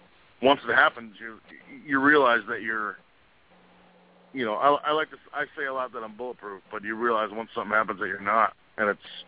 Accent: New Jersey, United States; from Jersey.

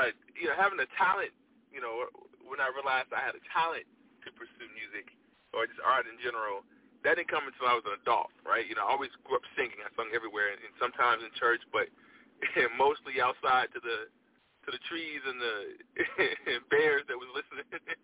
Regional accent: Virginia, United States; So I'm calling from Arkansas at the moment, but I am from Virginia. That is, where I rep. That's where I was raised at. So VA is my state.

